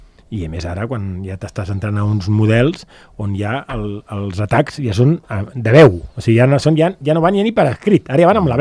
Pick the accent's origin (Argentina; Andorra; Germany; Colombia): Andorra; jo com a andorrà